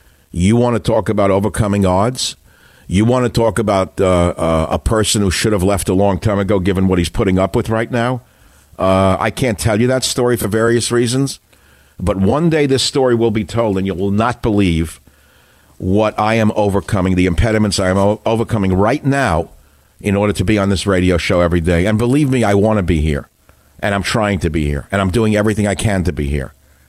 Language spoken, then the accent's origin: English; Queens, New York, United States; We're both from Queens.